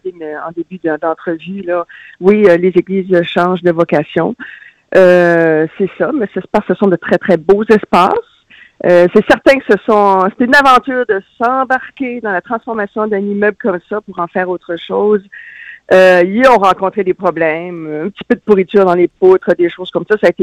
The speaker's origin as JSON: {"language": "French", "town": "Montreal", "region": "Quebec", "country": "Canada", "said": "Écoute, moi, c'est parce que je viens de Montréal."}